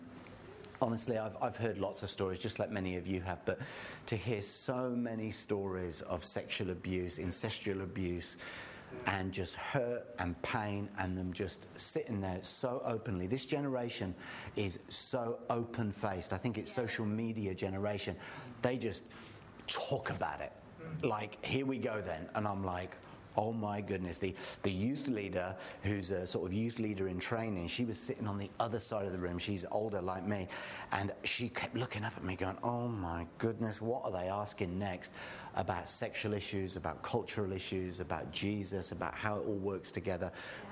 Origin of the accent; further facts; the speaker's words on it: England, United Kingdom; And because I'm English